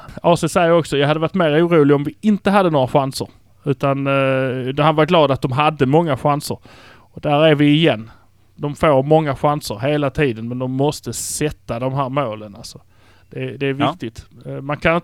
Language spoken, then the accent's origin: Swedish; Malmö, Skåne, Sweden; Men vi är från Malmö.